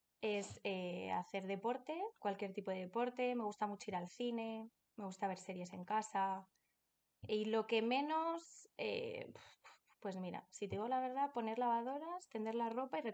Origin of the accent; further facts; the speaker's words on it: El Puerto de Santa María, Andalusia, Spain; born there; now in Salamanca, Spain; Pues nací el 11 de agosto de 1993 y nací en el puerto de Santa María, en Cádiz.